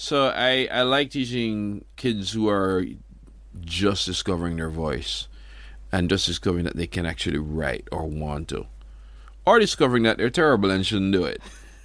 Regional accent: Jamaica; I mean, I'm Jamaican. We do everything to a soundtrack.

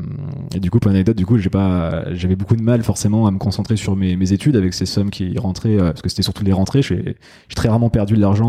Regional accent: Grand Est, France; dans le village de ma grand-mère, où je suis originaire du coup de Lorraine et à Nancy, et du coup dans un village pas très loin de Nancy

